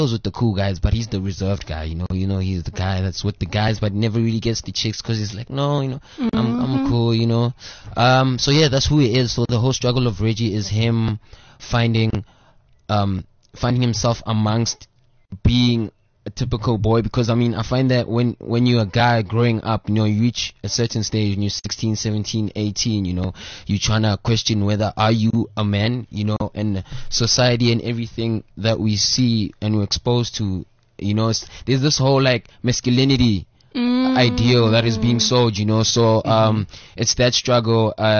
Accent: Johannesburg, Gauteng, South Africa; So, I'm a 22-year-old boy from Johannesburg, CBD. I'm a city boy. I was born in Johannesburg General Hospital, grew up in Hillbrow for the first 9 years of my life, Joubert mm-hmm. Park to be specific.

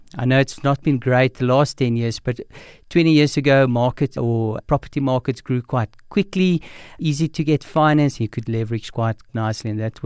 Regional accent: Pretoria, Gauteng, South Africa; also born or lived in Middelburg; I come from Pretoria, so grew up in Pretoria. Spent my high school years in a smaller town called Middelburg in Mpumalanga, and then came back to Pretoria to attend university at the University of Pretoria.

